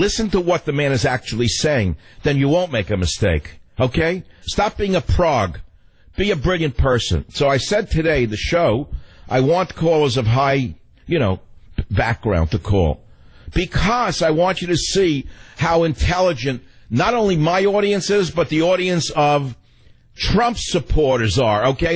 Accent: New York, United States; accent: New York; And I spoke with my New York accent, my French with a New York accent, and people surprisingly said, you sound like you're from Paris.

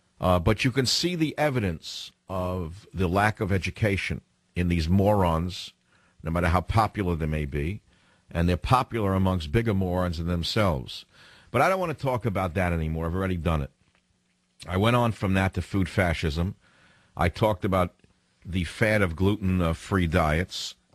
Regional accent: San Francisco, California, United States; KSFO in my hometown of San Francisco.

